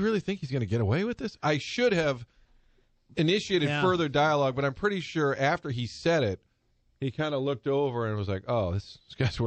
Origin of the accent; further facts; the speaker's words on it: St. Louis, Missouri, United States; And I said, we're from St. Louis. What can you tell us?